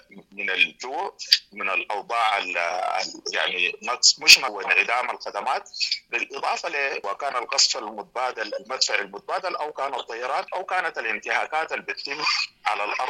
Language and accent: Arabic; Sudan; نحن سودانيين